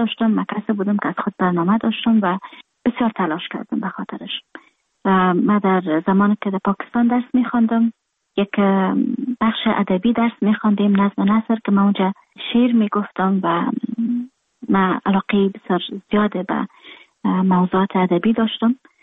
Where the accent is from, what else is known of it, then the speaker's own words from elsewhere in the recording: Afghanistan; moved away; من در خارج هستم، خارج از افغانستان هستم،